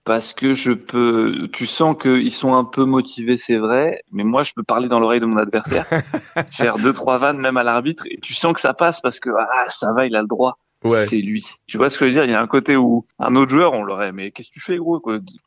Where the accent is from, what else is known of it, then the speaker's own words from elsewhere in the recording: Chaville, Île-de-France, France; j'ai grandi à Chaville, dans les Hauts-de-Seine, dans le 92.